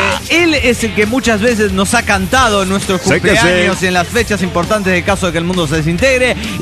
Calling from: Guadalajara, Jalisco, Mexico; Soy la nana de Guadalajara, Jalisco, México.

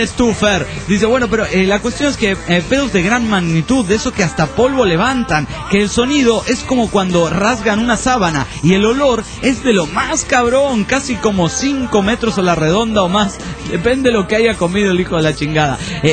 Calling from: Guadalajara, Jalisco, Mexico

